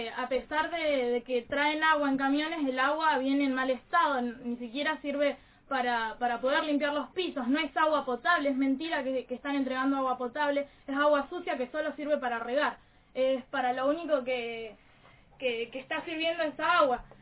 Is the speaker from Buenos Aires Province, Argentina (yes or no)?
no; Neuquén, Argentina; Yo soy de Gran Neuquén Sur.